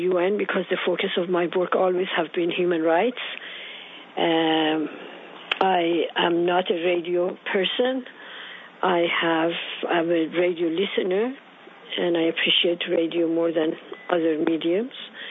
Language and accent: English; Iran; English is a second language; I welcome everybody, especially the new people. And I am from Iran.